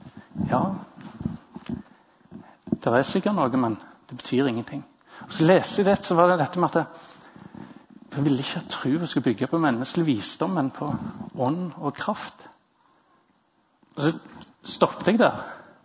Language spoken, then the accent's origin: Norwegian; Jørpeland, Rogaland, Norway; på Jørpeland, der jeg kommer fra